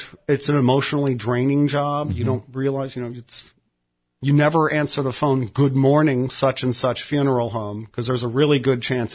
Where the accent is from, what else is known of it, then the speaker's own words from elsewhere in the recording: Florida, United States; I'm kind of a Florida kid. I have a lot of roots in the community, and I've wandered off a couple times in this great nation of ours